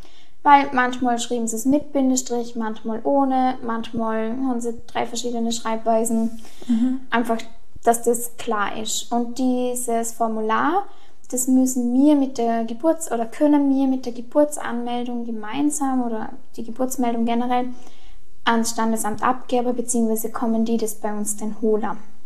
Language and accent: German; Vorarlberg, Austria; Also, wenn bei uns in Österreich bzw. in Vorarlberg, ich weiß nicht, ob es überall so ist